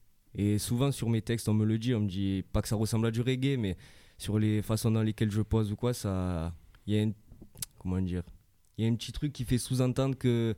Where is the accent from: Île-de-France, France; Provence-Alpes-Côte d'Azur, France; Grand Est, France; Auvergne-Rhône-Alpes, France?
Provence-Alpes-Côte d'Azur, France; La Ciotat; je viens de la Ciotat, du centre-ville.